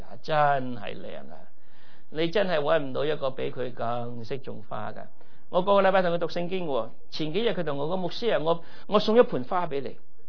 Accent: China; 狼可以用羊皮来挂，我们中国人都用这句说话，是不是？

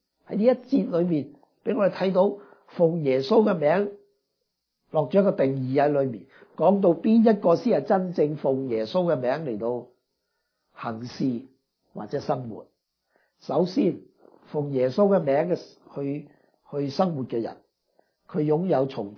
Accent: Guangdong, China; 我哋广东人话湿湿碎小儿科

